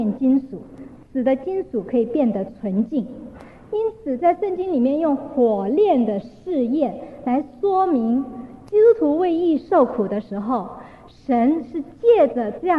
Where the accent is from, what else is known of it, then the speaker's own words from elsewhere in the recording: China; 就好像我们中国人讲的这个面子的问题